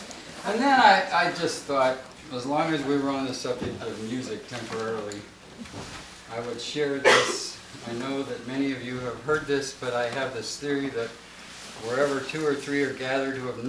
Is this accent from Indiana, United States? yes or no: yes; Valparaiso, Indiana, United States; Good morning … from Valparaiso, Indiana